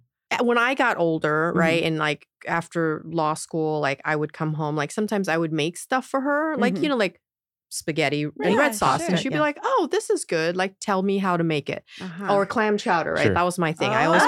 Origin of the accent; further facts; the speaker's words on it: Ontario, Canada; And I was the only Asian person growing up in Ontario.